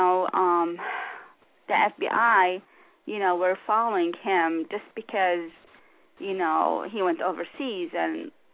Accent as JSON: {"language": "English", "region": "Montana", "country": "United States", "tie": "born there", "also_born_or_lived": "Jordan / New York", "said": "and I was born in Montana."}